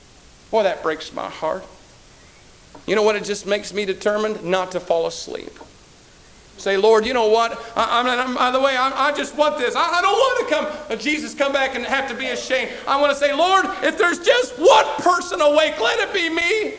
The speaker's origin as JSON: {"language": "English", "region": "Wyoming", "country": "United States", "said": "If I remember, I came from Wyoming, all the way from out west, came all the way over here."}